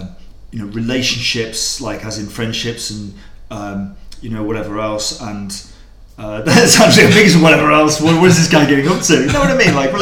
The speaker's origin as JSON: {"language": "English", "region": "North West England", "country": "United Kingdom", "said": "So I'm from Northwest England, and I love my country and I've got a lot of family and friends there"}